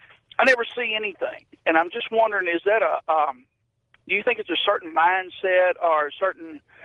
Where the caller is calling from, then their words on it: Mississippi, United States; I'm calling you from Mississippi.